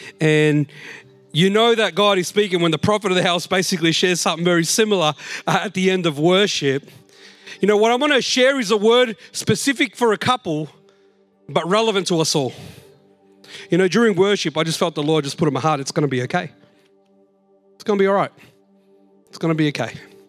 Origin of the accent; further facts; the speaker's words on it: Australia; I'm Latin American, but I'm more of an Aussie. I've grown up here, right?